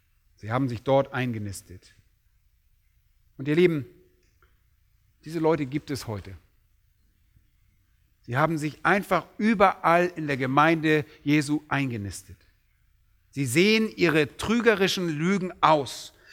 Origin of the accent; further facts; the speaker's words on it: Berlin, Germany; Und als Berliner sind wir nicht gerade so landwirtschaftlich geprägt.